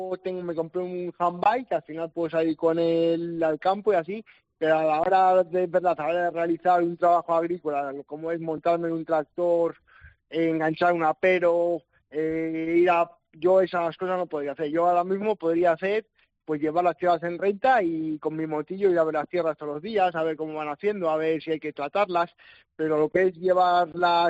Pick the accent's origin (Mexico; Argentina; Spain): Spain; Castile and León; vengo de un pueblo de Valladolid, un pueblito pequeño, y mi futuro era la agricultura.